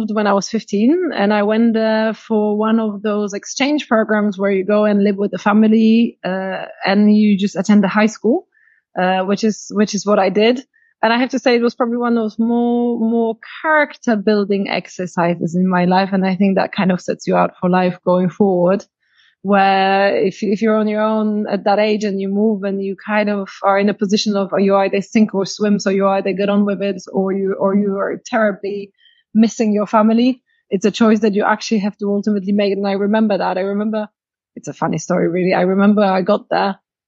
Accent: Poland; accent: mixed; English is a second language; Okay, so it's a very mixed accent, I guess. I'm Polish, raised and born in Poland.

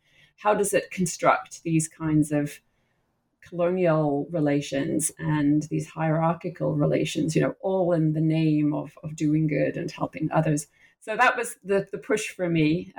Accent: Singapore; growing up, I grew up partly in Southeast Asia, in Singapore, looking at the world around me.

